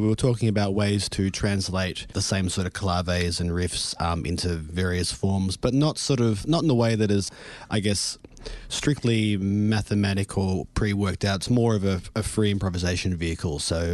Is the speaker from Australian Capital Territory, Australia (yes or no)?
yes; Canberra, Australian Capital Territory, Australia; also born or lived in Berlin / Melbourne; Because I'm originally from Canberra, before I went to Berlin, obviously I was in Canberra studying